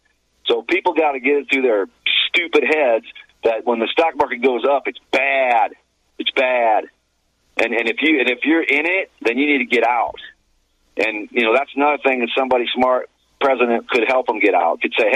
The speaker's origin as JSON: {"language": "English", "country": "United States", "said": "And I can say that because I'm an American. I have free speech."}